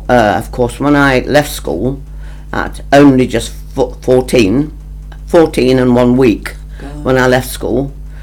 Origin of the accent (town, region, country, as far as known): Colwick, East Midlands, United Kingdom; born or raised there; also born or lived in Ilkeston